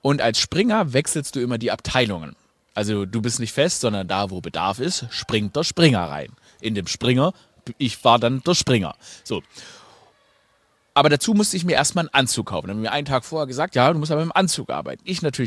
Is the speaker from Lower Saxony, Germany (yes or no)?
no; Stuttgart, Baden-Württemberg, Germany; Ich bin in Stuttgart aufgewachsen